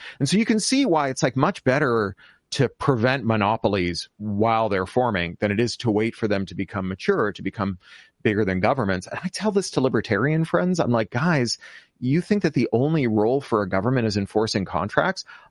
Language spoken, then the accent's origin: English; Canada; like all the best Americans, I'm Canadian